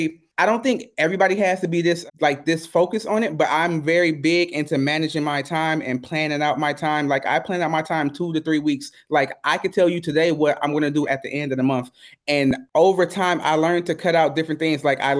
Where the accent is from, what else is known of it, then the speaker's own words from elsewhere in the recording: United States; moved away as an adult; now in Berlin, Germany; When I was 19, I joined the United States Army. I'm American. I joined the Army and I got shipped over to Germany.